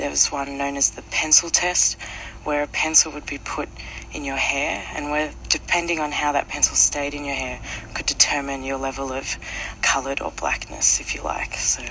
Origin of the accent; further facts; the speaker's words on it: Australia; growing up in Australia, South African parents in a small regional town